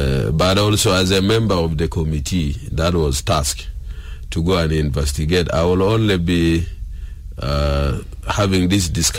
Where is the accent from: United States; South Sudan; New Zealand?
South Sudan; Kajo Keji, Central Equatoria; simply because I hail from Kajukeji